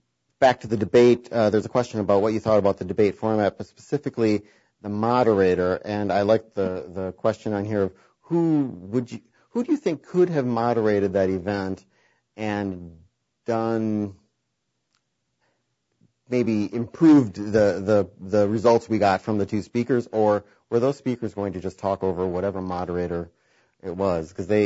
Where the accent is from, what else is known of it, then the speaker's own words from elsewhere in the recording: Chicago, Illinois, United States; It's when I say I was from the Midwest, I mean, I was from Chicago.